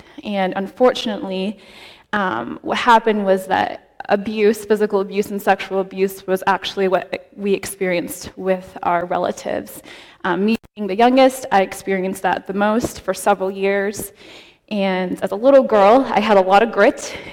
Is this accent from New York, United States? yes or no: no; Corpus Christi, Texas, United States; born there; So I was born in Corpus Christi, Texas.